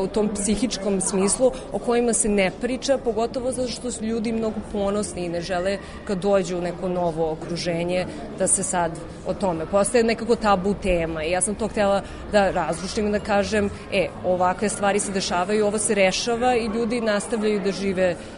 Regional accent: Canada; now in Serbia; Ja sam odrasla u Kanadi pa sam se vratila u Srbiju da studiram film i provela sam, mislim, da studiram režiju i provela sam ovde još 10 godina mog života.

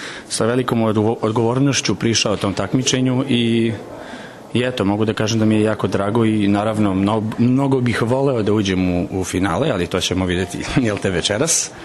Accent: Belgrade, Serbia; now in Basel, Switzerland; jer sam ja odrastao u Beogradu, rođen sam u Beogradu, ovdje sam studirao naravno i završio studije, trenutno sam u Švajcarskoj u Bazelu na master studijama

